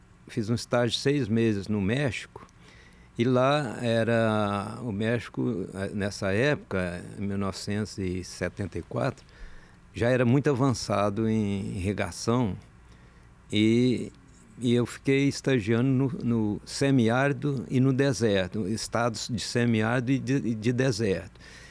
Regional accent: Córrego Danta, Minas Gerais, Brazil; Eu sou de Córrego Danta.

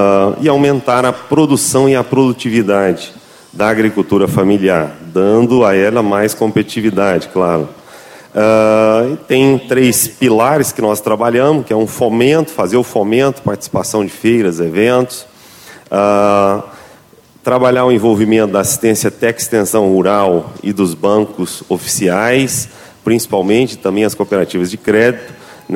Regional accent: Minas Gerais, Brazil; now in Brasília, Brazil; apesar de estar lá em Brasília, eu sou mineiro, né, conheço bastante esse estado

